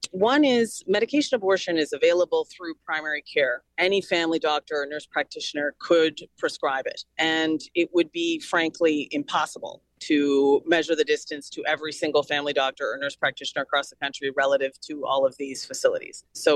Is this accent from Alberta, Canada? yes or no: no; Fredericton, New Brunswick, Canada; I moved to Fredericton, New Brunswick, which is actually my hometown, to take a job at University of New Brunswick